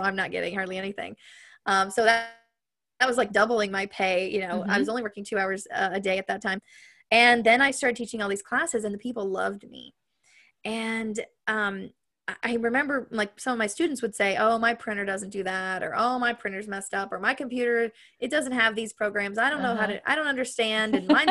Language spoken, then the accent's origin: English; Ohio, United States; My mom and my dad moved to Florida. I was originally from Ohio. I grew up there, was there for 20 years.